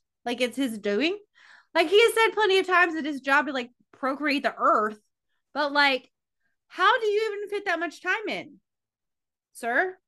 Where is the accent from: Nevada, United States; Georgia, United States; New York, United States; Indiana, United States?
Indiana, United States; Number one, I'm from Indiana, and I love corn.